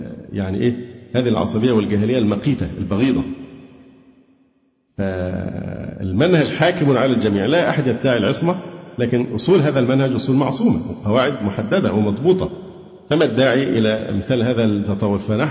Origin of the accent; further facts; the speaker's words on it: Alexandria, Alexandria Governorate, Egypt; أنا اسكندراني وفي الدعوة السلفية من حوالي 35 سنة،